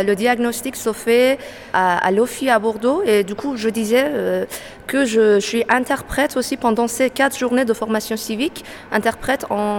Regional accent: Iran; French is a second language; je suis iranienne. J'ai fait du français à l'université

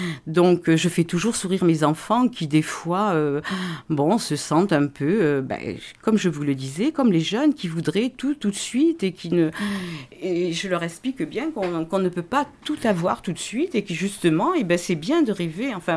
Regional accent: Nouvelle-Aquitaine, France; also born or lived in Paris region; Enfin, moi, je suis du Périgord vert, déjà, j'adore le Périgord vert.

